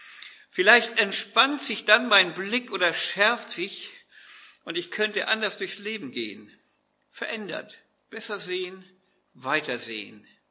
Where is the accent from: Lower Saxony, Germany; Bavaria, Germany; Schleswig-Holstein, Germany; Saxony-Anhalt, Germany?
Schleswig-Holstein, Germany; Flintbek; lade ich euch in die Kirche in meinem Heimatdorf ein. Gäste und Spaziergänger besichtigten und besuchten sie in Flintbek bei Kiel.